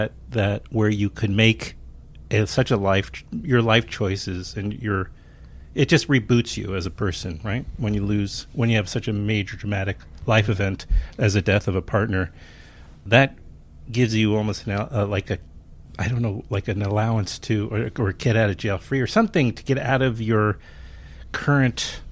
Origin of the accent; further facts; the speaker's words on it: New York, United States; which wasn't the case when I was growing up in New York.